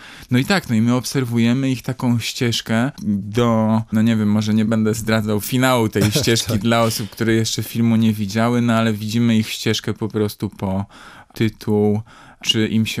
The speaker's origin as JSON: {"language": "Polish", "town": "Tricity", "region": "Pomeranian Voivodeship", "country": "Poland", "said": "My się z Bartoszem Kowalskim znaliśmy w zasadzie prywatnie, no bo jesteśmy obydwaj z Trójmiasta, jesteśmy w podobnym wieku"}